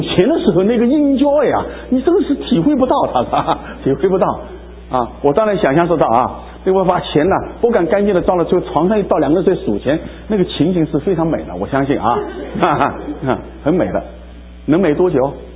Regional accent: China; 一讲到这句话，我中国人就特别敏感啊

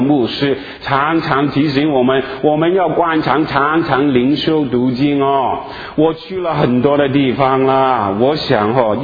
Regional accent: Guangdong, China; 我广东人，饮茶吃饭

